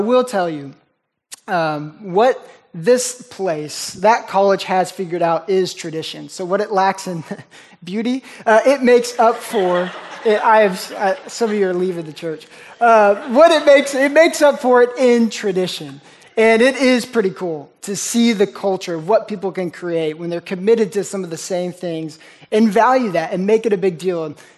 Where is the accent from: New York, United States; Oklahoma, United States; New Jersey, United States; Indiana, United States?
Oklahoma, United States; moved away as an adult; now in Texas, United States; I grew up in Oklahoma, for those I don't know, and I moved to Texas about 5 years ago.